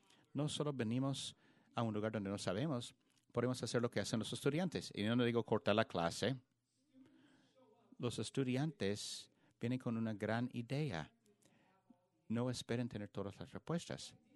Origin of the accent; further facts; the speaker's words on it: Indianapolis, Indiana, United States; Spanish is a second language; Creciéndome, soy de Indianapolis, pero mis abuelos se juntaron a un pueblito en Kentucky después de jubilarse.